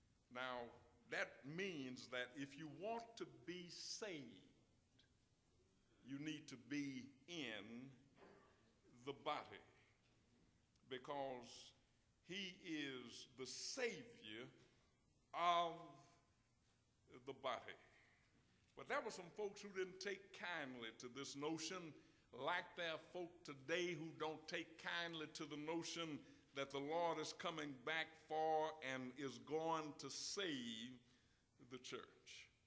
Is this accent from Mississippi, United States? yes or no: yes; Mississippi, United States; And as much as I love Mississippi, you won't find it in my home state either.